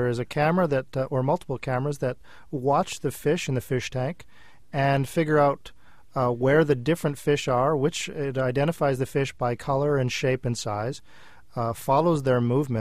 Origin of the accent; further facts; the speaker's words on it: Canada; now in Georgia, United States; I'm a Canadian boy down here in Georgia.